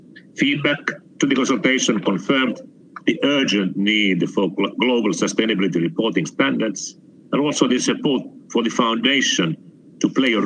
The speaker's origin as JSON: {"language": "English", "country": "Finland", "said": "I'm from Finland, we know ice hockey."}